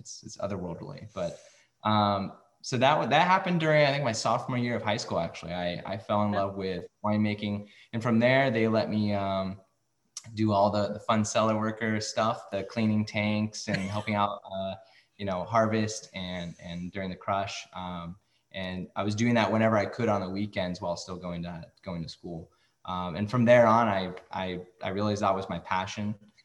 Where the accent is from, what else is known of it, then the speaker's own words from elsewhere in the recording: Cottonwood, California, United States; I grew up in the Cottonwood Redding area. I'm not sure if you're familiar with that area. It's in Tehama County, about 2 hours north of Sacramento.